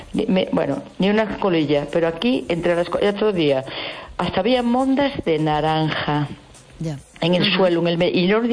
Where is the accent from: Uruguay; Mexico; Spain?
Spain; A Coruña, Galicia; me da vergüenza que yo soy de La Coruña